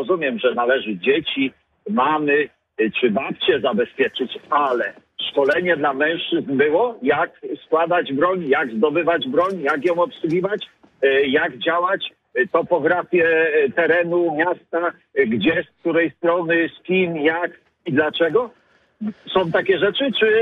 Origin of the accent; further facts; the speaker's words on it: Margonin, Greater Poland Voivodeship, Poland; born there; Tu jest moje miejsce na ziemi, tu się urodziłem i cmentarz w Margoninie mamy, jest miejsca sporo, pewnie tam spocznę.